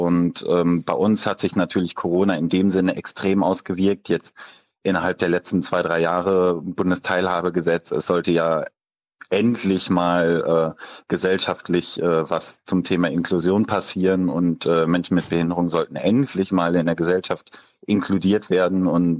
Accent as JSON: {"language": "German", "town": "Leverkusen", "region": "North Rhine-Westphalia", "country": "Germany", "said": "ich komme aus Leverkusen"}